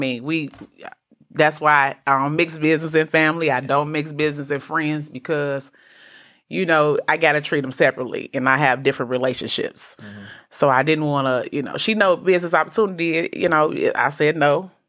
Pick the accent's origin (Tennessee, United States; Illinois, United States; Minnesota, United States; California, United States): Illinois, United States; Chicago; I grew up in Chicago on the South Side. Shout out to the South Side. You know, I'm a project. I'm a product of the projects. You know, I grew up in the projects.